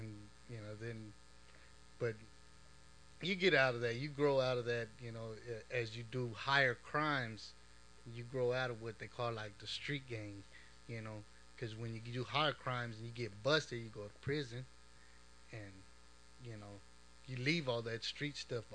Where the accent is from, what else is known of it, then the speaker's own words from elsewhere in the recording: Austin, Texas, United States; Well, I'm from Austin. You know, people that know me here, they know that I'm from this neighborhood, you know, born and raised, and got a lot of history here in Austin.